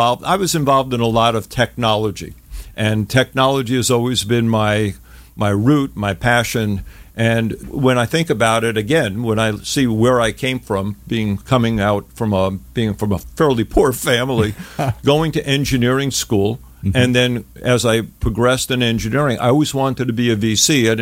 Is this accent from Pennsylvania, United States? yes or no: no; New York, United States; You can probably tell by my accent and attitude, but yeah, that's pretty simple. But I actually grew up very poor